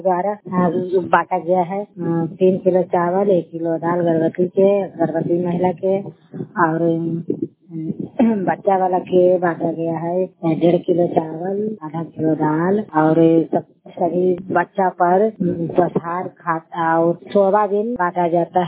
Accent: Domar, Bihar, India; मेरा गांव डोमर है, मैं सड़क पंचायत से बोल रही हूँ।

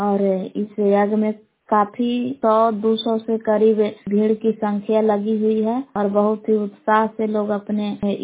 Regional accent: Kaimur, Bihar, India; ग्राम बेलाव जिला कैमूर भभुआ के निवासी हूँ।

